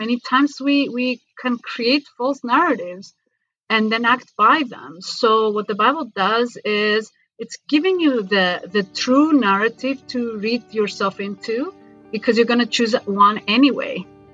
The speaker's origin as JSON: {"language": "English", "country": "Cyprus", "tie": "born or raised there", "moved": "as an adult", "lives_now": "Athens, Greece", "said": "So I was born and raised in Cyprus. And when I was about 20 years old, I moved to Greece"}